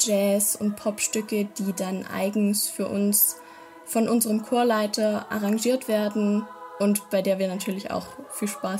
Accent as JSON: {"language": "German", "town": "Rottweil", "region": "Baden-Württemberg", "country": "Germany", "said": "Wir kommen aus Rottweil und Umgebung."}